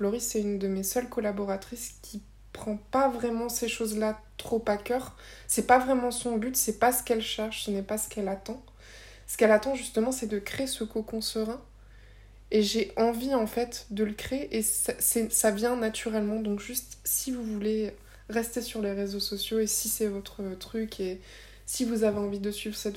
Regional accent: Belgium; En tant que belge, en tant que community manager pour mon métier, mais aussi dans ma vie de tous les jours.

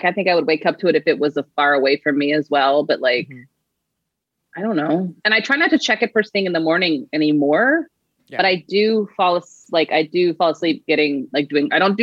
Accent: Houston, Texas, United States; I grew up in Houston, in Sugarland, the south side of Houston. Yeah. And then I went to school in Texas and started my career in Texas

